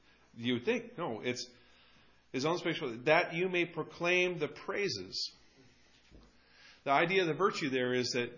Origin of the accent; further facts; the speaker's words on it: United States; I've been given all this wonderfulness of being an American for a reason.